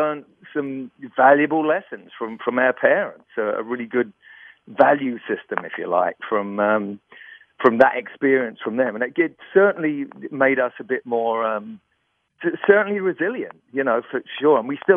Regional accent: London, United Kingdom; I'm from London

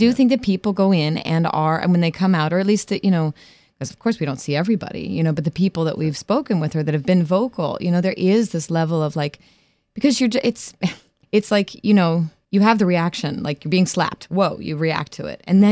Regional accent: Erie, Pennsylvania, United States; also born or lived in New York; now in Santa Barbara, United States; I'm from Erie, Pennsylvania originally.

